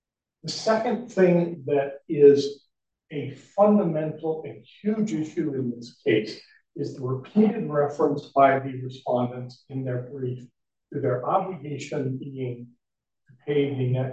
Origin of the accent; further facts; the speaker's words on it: Mankato, Minnesota, United States; I'm an attorney from Mankato, Minnesota